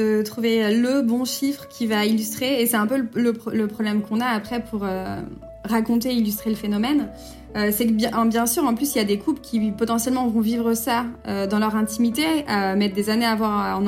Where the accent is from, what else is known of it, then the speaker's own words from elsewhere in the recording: France; c'est des taux vraiment plus meilleurs taux que chez nous en France